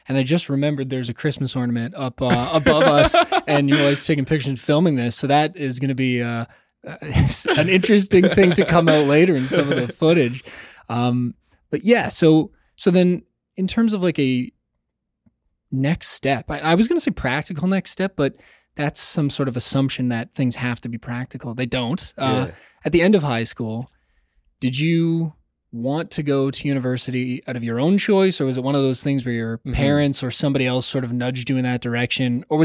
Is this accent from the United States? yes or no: no; Toronto, Ontario, Canada; I grew up in Toronto too.